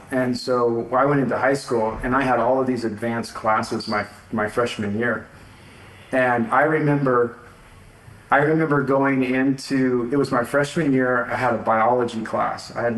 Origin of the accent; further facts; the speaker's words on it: California, United States; moved away as an adult; Well, I grew up in California and I can come back to that. But eventually my education, once I decided, well, I left California when I was 18 to go to Texas.